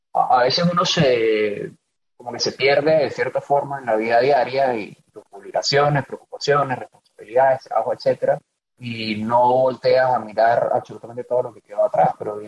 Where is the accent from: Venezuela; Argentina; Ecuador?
Venezuela; moved away as an adult; Yo tengo ya casi 5 años de haber salido de Venezuela, pero yo viví en mi país durante 27 años, es decir, o sea, toda mi vida.